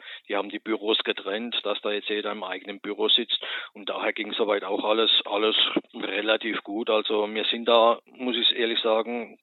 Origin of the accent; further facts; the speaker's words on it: Rhineland-Palatinate, Germany; now in Murrhardt, Germany; Ich komme aus Murrhardt. Das ist ein kleines Städtchen in der Nähe von Stuttgart. Komme ursprünglich, wie wird man wahrscheinlich im Laufe des Interviews hören, aus der Pfalz. Gar nicht weit weg von Kaiserslautern